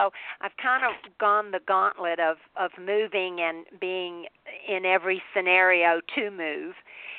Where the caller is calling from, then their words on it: Phoenix, Arizona, United States; I'm calling from Phoenix, Arizona, and it's rather hot here.